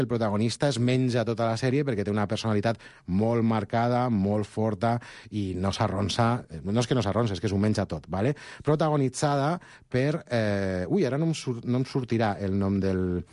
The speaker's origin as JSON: {"language": "Catalan", "town": "Castellón de la Plana", "region": "Valencian Community", "country": "Spain", "said": "A més, aquí a Catalunya, a Castelló, jo soc de Castelló, sempre faig esmena."}